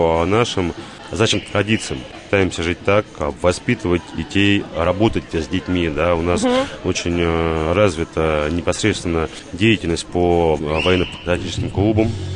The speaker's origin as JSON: {"language": "Russian", "town": "Azov", "region": "Rostov Oblast", "country": "Russia", "tie": "born or raised there", "said": "я вот донской казак, да, я сам родом с Азова."}